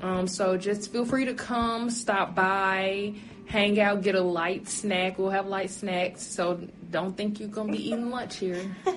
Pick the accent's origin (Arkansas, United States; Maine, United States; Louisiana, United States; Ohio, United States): Louisiana, United States; as you know, I'm from Louisiana, and that was too short of a break for me to drive all the way back to Louisiana